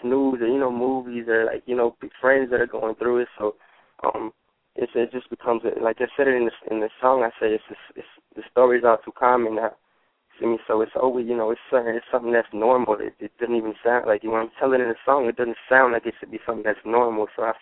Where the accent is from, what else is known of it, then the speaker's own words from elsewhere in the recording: Sarasota, Florida, United States; also born or lived in Frankfurt, Germany / Georgia; I was only out there like 1 year, so we moved to Georgia. We lived in a few different places, but I grew up here in Sarasota, Florida, and that's where I'm at right now.